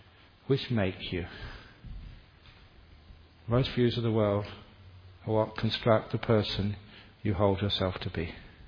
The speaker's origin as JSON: {"language": "English", "town": "Cambridge", "region": "East of England", "country": "United Kingdom", "said": "Because I was from Cambridge, I thought that'd be a nice thing to watch."}